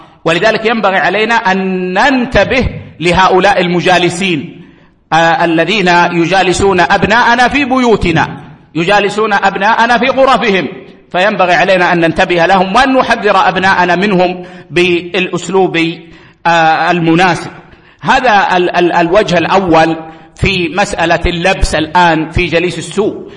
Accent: Saudi Arabia; عندنا في السعودية

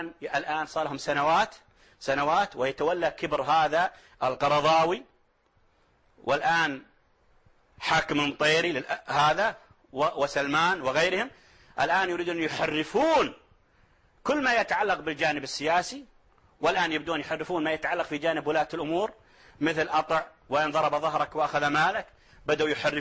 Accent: Saudi Arabia; عندنا في السعودية

